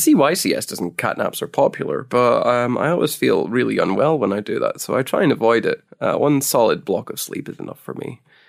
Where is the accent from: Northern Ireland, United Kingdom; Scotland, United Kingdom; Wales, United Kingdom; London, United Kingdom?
Scotland, United Kingdom; moved away; It's been a long time since I was there, and I think a lot must have changed. So summer in Scotland seems like a good time to do this and just disconnect for a while.